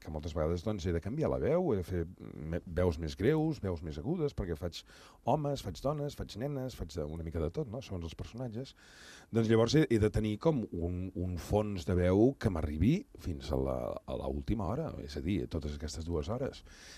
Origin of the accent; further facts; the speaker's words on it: Sabadell, Catalonia, Spain; jo soc fill de Sabadell